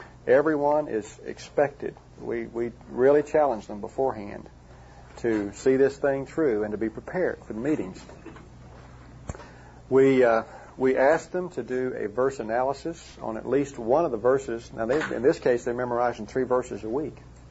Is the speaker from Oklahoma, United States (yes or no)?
yes; Duncan, Oklahoma, United States; The Lord moved us back to Duncan, and that happened to be my hometown.